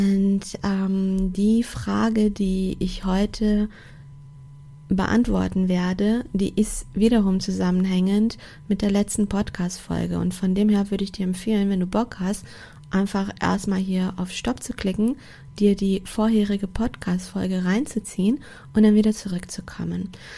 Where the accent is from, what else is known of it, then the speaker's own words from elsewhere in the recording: Portugal; ich komme aus einem kleinen Dorf in Portugal, also in Lissabon, Großstadt, wäre das vielleicht auch anders gewesen. Aber in dem Dorf, wo ich herkomme, kennt jeder jeden gefühlt.